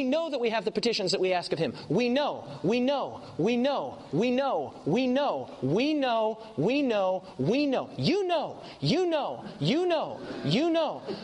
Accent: United States; So I was like, no, I'm from the States.

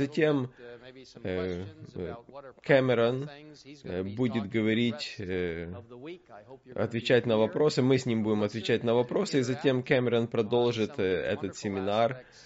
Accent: Cairo, Cairo Governorate, Egypt; Я вырос в Каире, в Египте, мне нравится Ближний Восток

